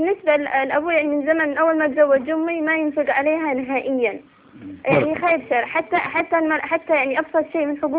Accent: Yemen; now in Bahrain; عشنا في اليمن يعني المدة طويلة يعني عمرنا كله في اليمن

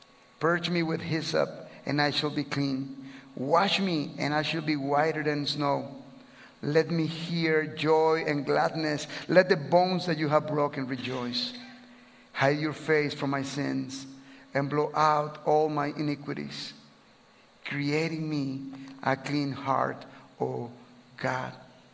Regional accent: Guatemala; English is a second language; moved away as an adult; also born or lived in Chicago, United States; now in Mexico; We are originally from Guatemala. We were serving in Chicago for many years. And now we are living and serving for the last 5 years as missionaries in Mexico.

